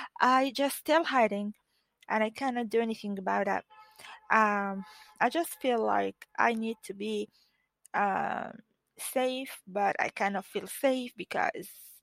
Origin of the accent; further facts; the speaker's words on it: Egypt; I'm from Egypt and I'd like to share something about me.